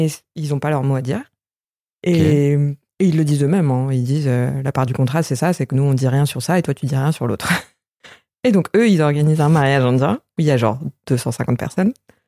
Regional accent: India; accent: Indian; French is a second language; now in France; j'ai perdu mon accent indien depuis longtemps en français aussi.

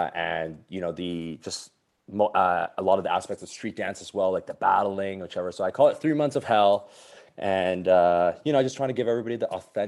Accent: Calgary, Alberta, Canada; born there; also born or lived in Hong Kong; now in Vancouver, Canada; So I moved to Vancouver. I'm from, well, actually I was born in Calgary. Then I moved to Hong Kong for 12 years.

